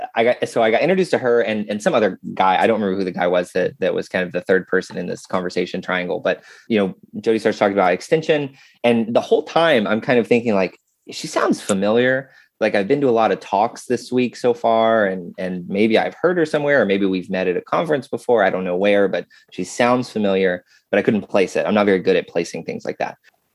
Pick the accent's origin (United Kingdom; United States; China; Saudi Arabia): United States; Wilkesboro, North Carolina; I grew up about 30 minutes down the mountain from Boone in a town called Wilkesboro.